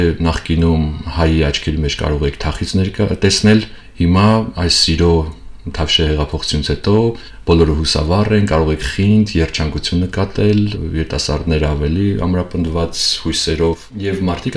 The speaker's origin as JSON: {"language": "Armenian", "town": "Vanadzor", "region": "Lori", "country": "Armenia", "said": "ձեր քաղաքից, ես Վանաձորից եմ, ձեր քաղաքից էլ են շատ արտագաղթել"}